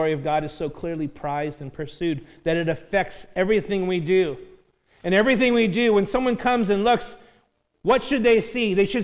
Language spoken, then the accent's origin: English; Los Angeles, California, United States; born there; I was born in the U.S. I was born in South Central L.A., all right?